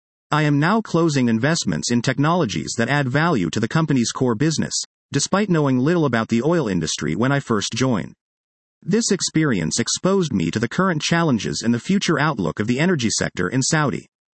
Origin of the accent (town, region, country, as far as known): Israel